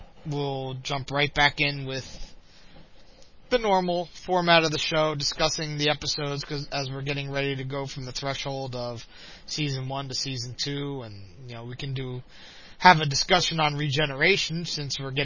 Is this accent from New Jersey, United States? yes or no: yes; South River, New Jersey, United States; also born or lived in New York; now, when I grew up in South River, New Jersey, we had one there. So it's always been a part of my life. But if you go up into New York State where I used to live, there's none up there.